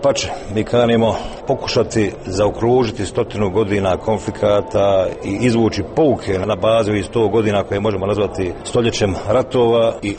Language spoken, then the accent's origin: Croatian; Bosanska Posavina, Bosnia & Herzegovina; ja sam iz Bosanske Posavine